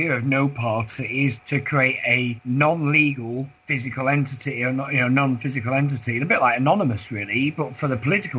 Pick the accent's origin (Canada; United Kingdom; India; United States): United Kingdom; Bolton, North West England; because I'm originally from Bolton near Manchester up north